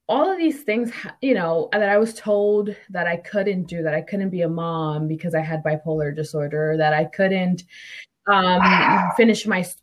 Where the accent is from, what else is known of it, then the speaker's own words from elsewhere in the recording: New Jersey, United States; moved away; I come from New Jersey, and it's the cost of living over there. It's pretty high.